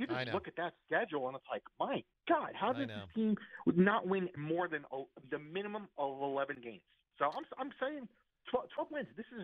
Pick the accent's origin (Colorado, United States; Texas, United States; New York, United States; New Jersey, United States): New York, United States; Because I'm a New Yorker still, Joe.